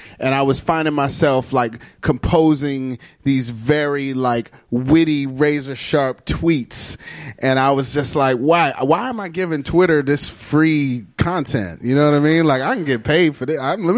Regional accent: Detroit, Michigan, United States; and I'm also from Detroit.

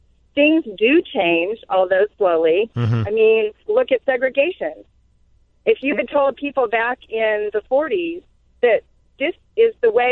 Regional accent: Texas, United States; and I'm originally from Texas

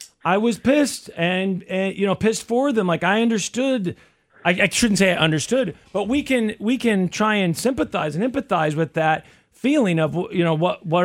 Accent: United States; It's frustrating to me just because as an American citizen, I get so tired of everybody being an expert about everything.

